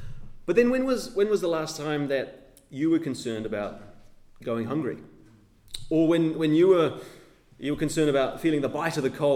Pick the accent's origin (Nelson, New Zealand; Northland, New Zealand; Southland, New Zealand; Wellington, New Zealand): Northland, New Zealand; Now, I grew up in Northland, and my father had this massive veggie garden